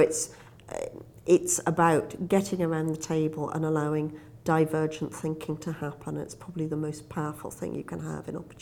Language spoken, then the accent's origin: English; Scotland, United Kingdom; I'm from Scotland.